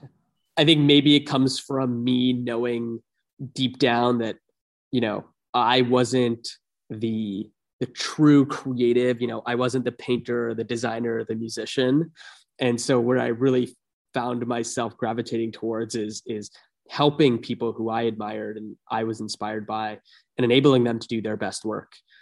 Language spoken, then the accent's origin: English; Toronto, Ontario, Canada; I was born and raised in Toronto, or a suburb of Toronto.